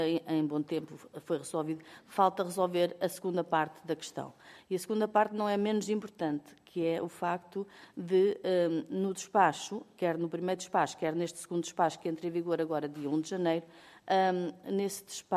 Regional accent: Leiria, Portugal; eu sou do Distrito de Leiria, portanto tenho conhecimento direto do que é o trabalho das amas no terreno

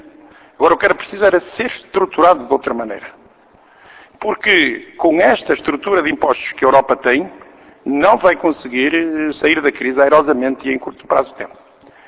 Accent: Braga, Norte, Portugal; Porque vão tomar conta do hospital lá da minha cidade de Braga

